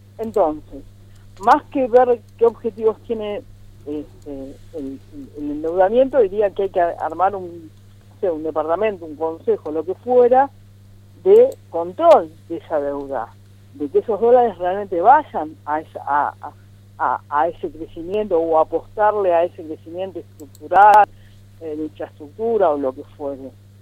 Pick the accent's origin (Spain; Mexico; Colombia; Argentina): Argentina; como argentinos